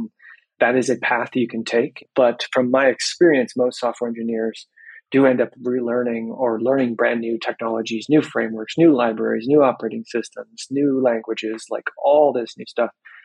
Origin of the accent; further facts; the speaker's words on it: Nebraska, United States; also born or lived in California; I was in California at the time. I grew up in Nebraska. But I had moved to California